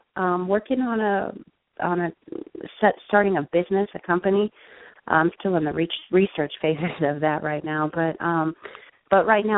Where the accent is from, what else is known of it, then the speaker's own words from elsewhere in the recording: San Diego, California, United States; I'm from San Diego, so I'll go back down to San Diego and visit my family and my friends